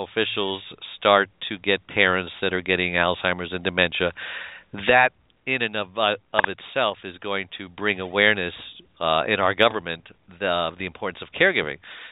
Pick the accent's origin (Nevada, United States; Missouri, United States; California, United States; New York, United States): New York, United States; We're both from New York, so I think we think alike.